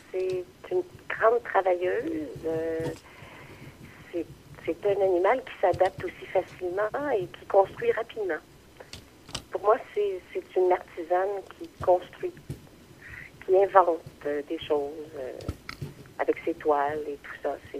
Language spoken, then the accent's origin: French; Montreal, Quebec, Canada; j'ai été élevée à l'ombre de l'oratoire, dans le sens où on habitait tout près.